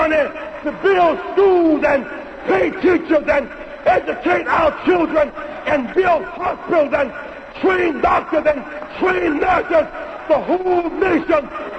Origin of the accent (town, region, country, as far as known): Greenville, South Carolina, United States; born or raised there